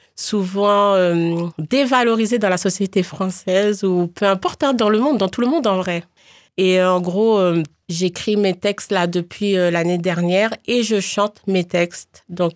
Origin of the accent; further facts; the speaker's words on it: Paris, Île-de-France, France; voilà, je suis d'origine guadeloupéenne, mais née à Paris. J'ai vécu à Paris, dans la banlieue parisienne.